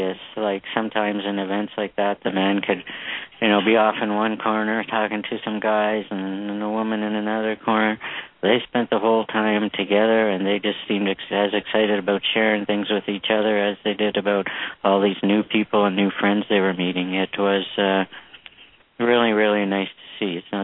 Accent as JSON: {"language": "English", "country": "Canada", "said": "I'm from Canada. We used to do that with hockey."}